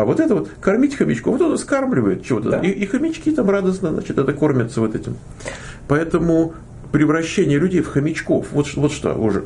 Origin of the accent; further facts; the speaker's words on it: Moscow, Russia; я как москвич коренной